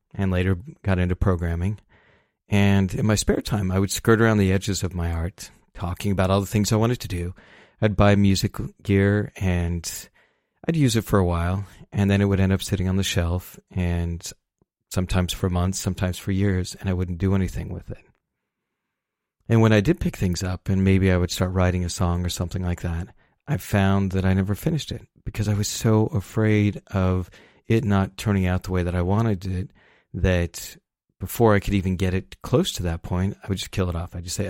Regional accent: Salt Lake City, Utah, United States; I grew up in Salt Lake City where your whole life is judged about how well you hold up to the Mormon church's standards. And it was really, it was a hard place for me to grow up.

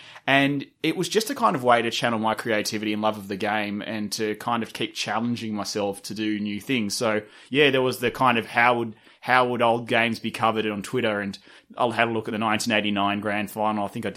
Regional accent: Sydney, New South Wales, Australia; I'm from Sydney, And I grew up in Russell Lee, which is a small suburb wedged between Drummoyne and Five Dock in Sydney's inner west.

